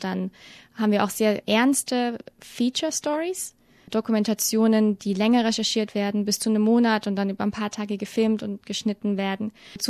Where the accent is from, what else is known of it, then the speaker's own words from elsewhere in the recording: Würzburg, Bavaria, Germany; now in Australia; Aus Würzburg, im schönen Unterfranken.